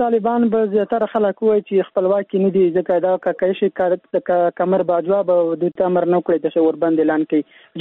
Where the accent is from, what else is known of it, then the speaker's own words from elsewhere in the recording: Helmand, Afghanistan; د هلمند ولایت نه فلان. دلته مونږ په هلمند کې یو